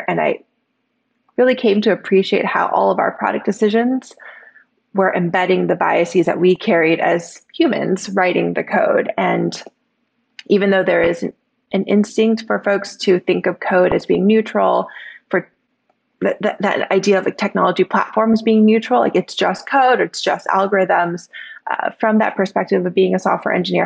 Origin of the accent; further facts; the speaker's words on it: Mountain View, California, United States; Yeah, so I had a very Silicon Valley upbringing. I grew up in the Bay Area, went to school in Mountain View.